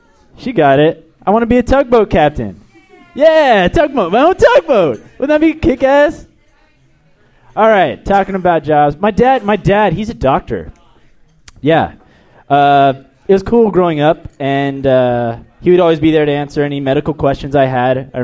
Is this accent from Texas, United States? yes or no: yes; El Paso, Texas, United States; Last letters of my name, EP, El Paso. I come from Texas.